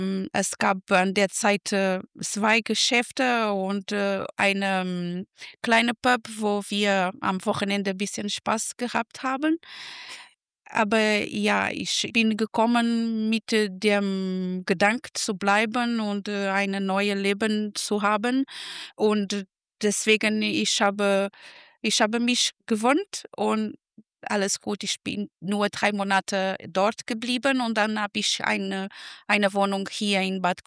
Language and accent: German; Lisbon, Portugal; German is a second language; Ich komme aus Lissabon, das ist eine Hauptstadt, gibt es nicht so viel Natur wie hier.